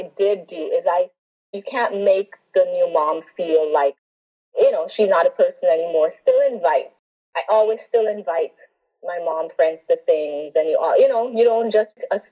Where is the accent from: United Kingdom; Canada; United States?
Canada; Montreal, Quebec; born there; I was born in Montreal.